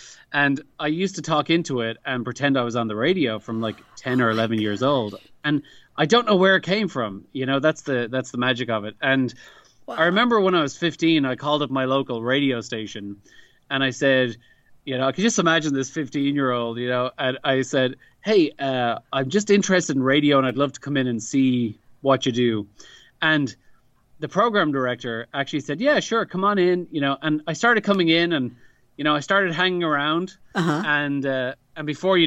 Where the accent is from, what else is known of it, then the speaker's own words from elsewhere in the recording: Dublin, Leinster, Ireland; now in United States; I am originally from Dublin in Ireland, and I moved to the U.S. 7 years ago.